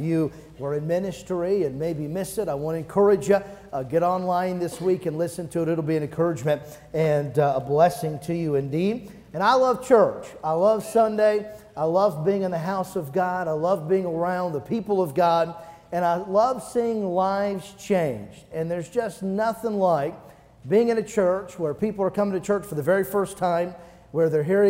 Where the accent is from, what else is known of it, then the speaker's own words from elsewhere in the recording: Chico, California, United States; also born or lived in Greenville, Ohio; Now, I was born in Greenville, Ohio. My dad went to Bible college in the Chicago land area. And then my dad took a pastorate to Northern California when I was in the first grade. And in the town of Chico